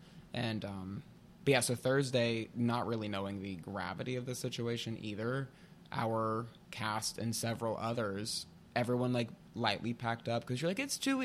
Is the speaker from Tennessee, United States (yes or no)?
yes; Pigeon Forge, Tennessee, United States; And then the little town that's next to it, that's actually where Dollywood is within the city limits of, is where my hometown was.